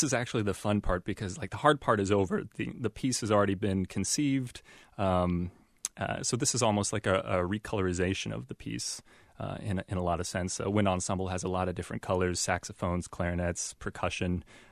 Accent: Arizona, United States; moved away as an adult; now in New York City, United States; I should say first that I'm actually originally from Arizona, born and raised there for 25 years, and then about 3 or 4 years ago, I moved to New York City, which couldn't be more different

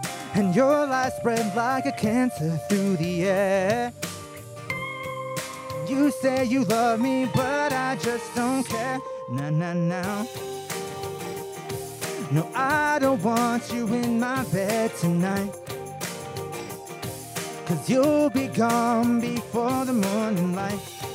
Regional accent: Vermillion, South Dakota, United States; I will be playing back in my hometown of Vermilion. I will be playing August 8th at the Clay County Fair on the 4-H Fairgrounds.

